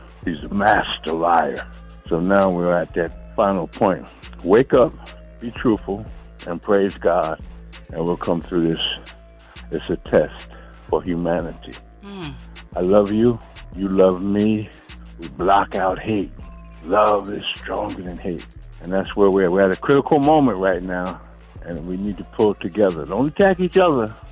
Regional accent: New York, United States; I'm from New York, so I'm used to the Trump poison that must be flushed from our system.

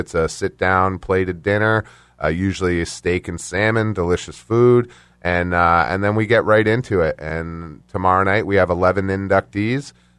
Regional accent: Essex, Vermont, United States; You know, I'm a Vermont guy. I'm from Essex

